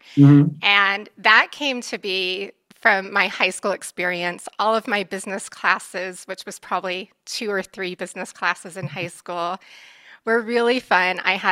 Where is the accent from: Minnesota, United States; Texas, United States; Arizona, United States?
Arizona, United States; Sierra Vista; I grew up in Sierra Vista, Arizona, which is about an hour southeast of Tucson. And I grew up from the age of 5 all the way through high school and then attended college at Arizona State.